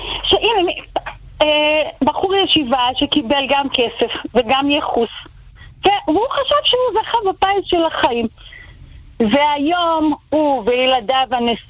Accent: Central Israel, Israel

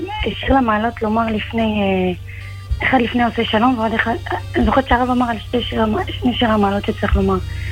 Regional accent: Netivot, Southern District, Israel

